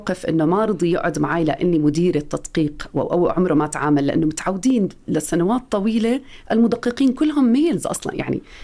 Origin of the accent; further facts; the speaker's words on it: Jordan; أنا صح أردنية من الأردن ودارسة بس عمري ما اشتغلت